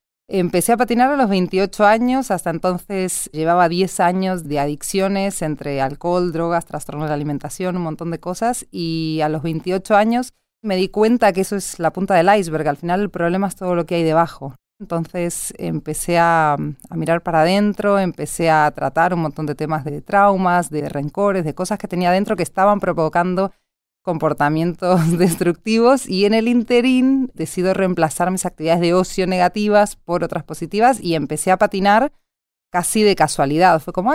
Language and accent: Spanish; Argentina; moved away as an adult; now in Spain; soy argentina.